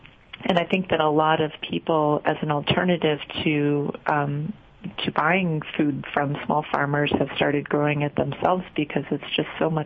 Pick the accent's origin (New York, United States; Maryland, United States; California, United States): California, United States; Oh, I grew up mostly in California.